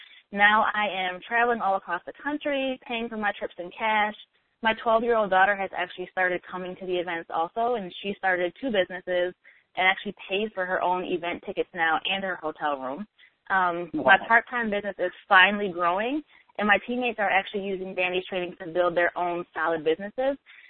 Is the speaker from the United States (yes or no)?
yes; Baltimore, Maryland, United States; I'm from Baltimore, Maryland.